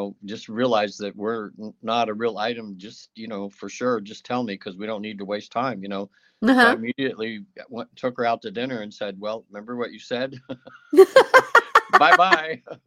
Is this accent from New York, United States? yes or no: no; Sacramento, California, United States; I was from Sacramento, but I was down in LA.